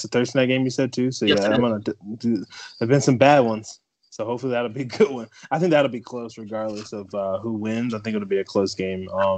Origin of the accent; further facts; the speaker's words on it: San Diego, California, United States; I'm from San Diego and just always kind of been that way.